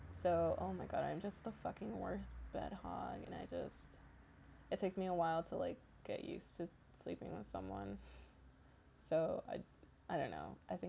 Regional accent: California, United States; clearly, you know that I'm from California because I keep saying dudes unironically.

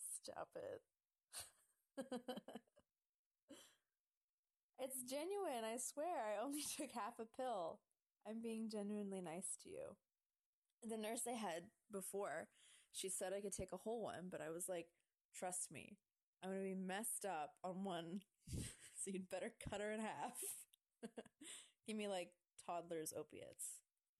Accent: Canada; I'm from Canada. I came very far to escape the winter

